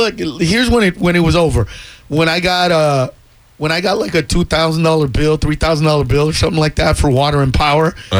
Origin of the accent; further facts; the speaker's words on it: Honduras; I'm from Honduras, dude.